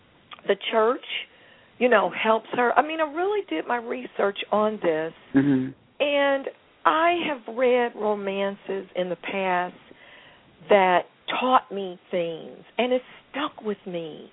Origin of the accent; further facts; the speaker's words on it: St. Louis, Missouri, United States; then I'll continue on to St. Louis, my hometown, Baltimore by the end of April.